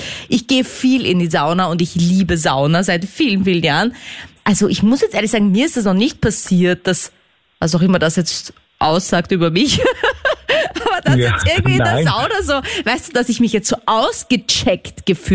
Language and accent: German; Austria; wobei es bei uns in Österreich auch an manchen Sommertagen kühl sein kann.